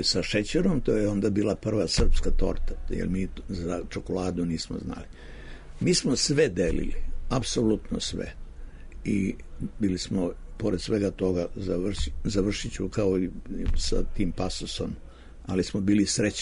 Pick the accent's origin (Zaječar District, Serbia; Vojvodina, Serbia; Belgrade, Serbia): Belgrade, Serbia; Ja sam odrastao na Čukarici, to je radnički kraj.